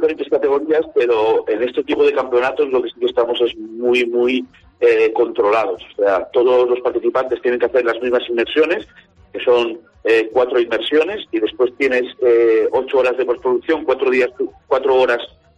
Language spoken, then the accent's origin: Spanish; Levante, Spain; Porque somos de la zona de Levante y nos encanta el Mediterráneo